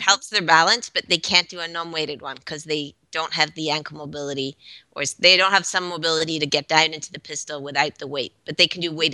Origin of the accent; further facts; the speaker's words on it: Scotland, United Kingdom; Yeah. Well, that's where I'm from originally. So I grew up in Scotland and my family is all still there.